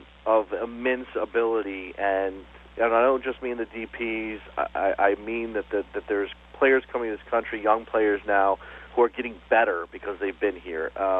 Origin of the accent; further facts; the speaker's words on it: United States; being an American, loving my country, being a military brat